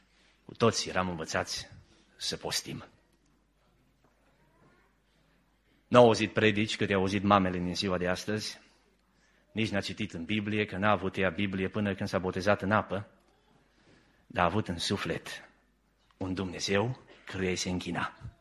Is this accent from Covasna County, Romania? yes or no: no; Poieni, Bihor County, Romania; eram în biserica din Poieni, județul Bihor, înghețați de frig și plini de bucurie